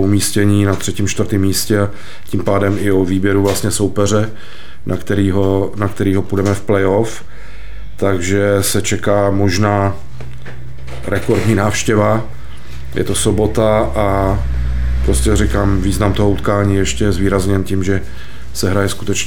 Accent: Kolín, Central Bohemian Region, Czechia; Já jsem rodilý Kolíňák, no.

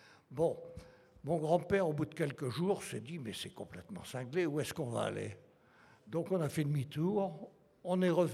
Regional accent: Hauts-de-France, France; born there; Donc je suis né en 1934, pour ne pas vous cacher. Et je suis né dans le Nord. Ce qui fait qu'en 1940, j'étais aux premières loges. J'ai donc fait l'exode. J'étais élevé par mes grands-parents.

